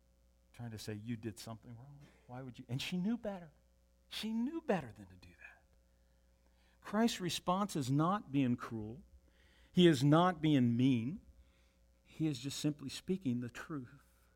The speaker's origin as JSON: {"language": "English", "region": "Michigan", "country": "United States", "tie": "born or raised there", "said": "I grew up outside of Detroit in a Jewish neighborhood"}